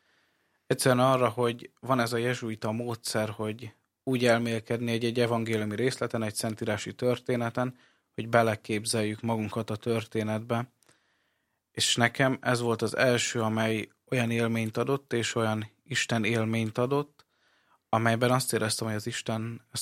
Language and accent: Hungarian; Egyházasrádóc, Vas, Hungary; also born or lived in Körmend; én egyházos Rádócon nőttem föl, ez Körmend melletti település, és tulajdonképpen én Körmenden születtem a kórházba